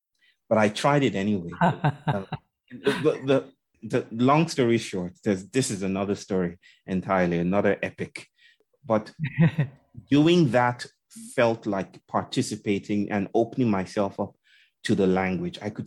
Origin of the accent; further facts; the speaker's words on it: Nigeria; now in India; as a Nigerian living in India. And I've lived in this country for 7 years now.